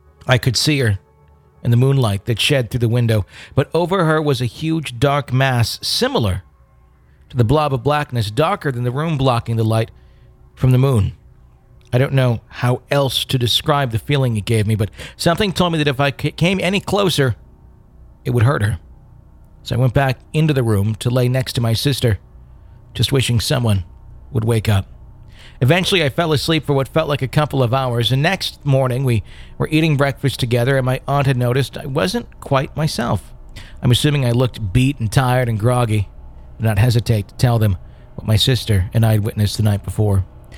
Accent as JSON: {"language": "English", "town": "Detroit", "region": "Michigan", "country": "United States", "tie": "born or raised there", "said": "I was raised in Detroit, Michigan. My family came from Cebu, Philippines."}